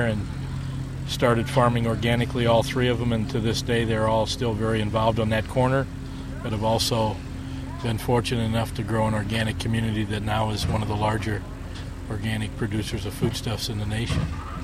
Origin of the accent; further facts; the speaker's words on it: Dubuque, Iowa, United States; I grew up in Dubuque, Iowa, on the river, Mississippi River, and grew up in a Catholic community of 60,000 people